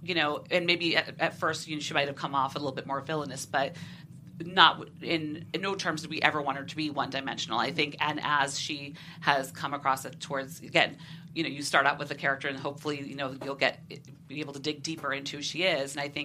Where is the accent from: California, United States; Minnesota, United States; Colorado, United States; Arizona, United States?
California, United States; San Jose; I was born and raised in San Jose. That's where I'm from. And I grew up in the Bay Area.